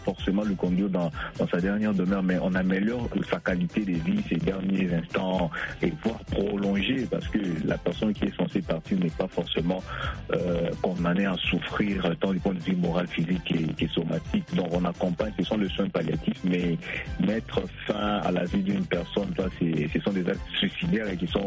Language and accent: French; DR Congo; Mais chez nous, en République démocratique du Congo, tel n'est pas le cas.